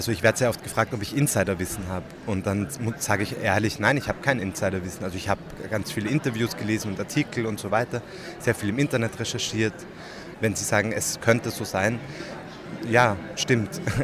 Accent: Austria; Also als Österreicher ist es natürlich schwierig

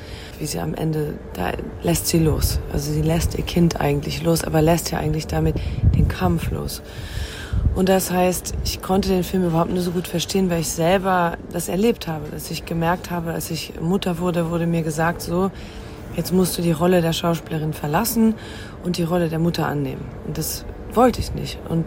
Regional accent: Luxembourg; German is a second language; Oder sogar, als ich aus Luxemburg kam, war mein Akzent im Deutschen auch nicht gut genug.

